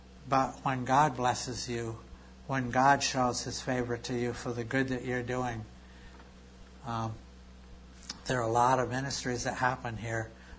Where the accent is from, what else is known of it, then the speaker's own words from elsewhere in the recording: Chester, North West England, United Kingdom; from Chester